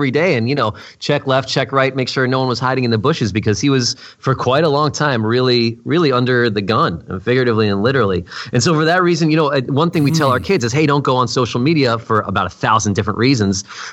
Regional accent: New York, United States; You know, I grew up in New York City. And so New York, right outside New York City.

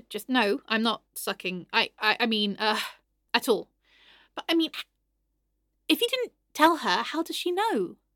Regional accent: England, United Kingdom; I'm just very English. I can stop at any time, but I don't want to because, you know, I like being English.

